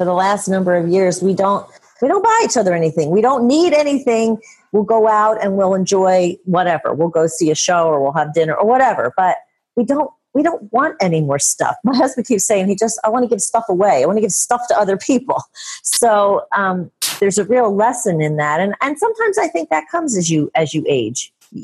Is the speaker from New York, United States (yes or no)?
no; Philadelphia, Pennsylvania, United States; I'm from Philadelphia and still in Philadelphia